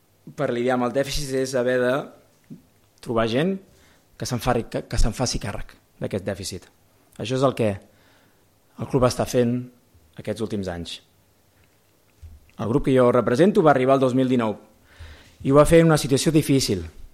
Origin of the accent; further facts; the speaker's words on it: Sabadell, Catalonia, Spain; perquè jo sóc de Sabadell